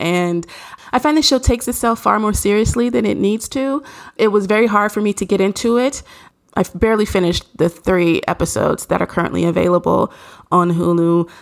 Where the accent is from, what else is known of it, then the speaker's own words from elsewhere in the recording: Nashville, Tennessee, United States; You know, I'm from Nashville, so we didn't get those things, like those trendy things, right on time either.